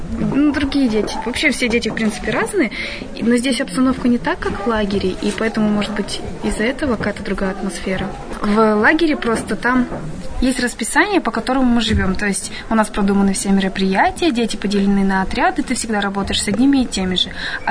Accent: Verkhoturye, Sverdlovsk Oblast, Russia; born there; я родилась в Верхотуре, поэтому я все детство как бы...

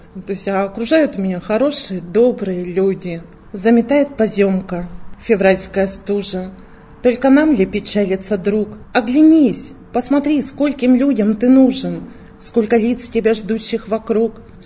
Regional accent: Yekaterinburg, Sverdlovsk Oblast, Russia; Я уроженка города Свердловска, ныне Екатеринбург.

